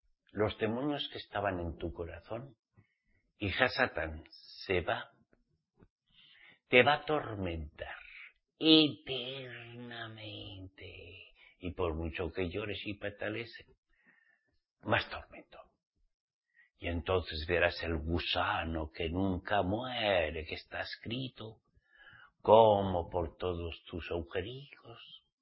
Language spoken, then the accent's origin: Spanish; Basque Country, Spain; charrucas, como se dice en mi tierra, charruca, charruca, perro en vasco.